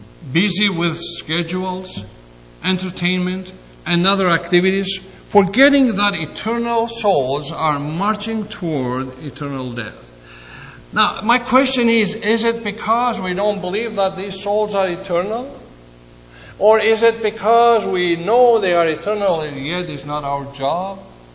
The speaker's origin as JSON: {"language": "English", "country": "Canada", "said": "And I said, well, I come from Canada, and I have some good news."}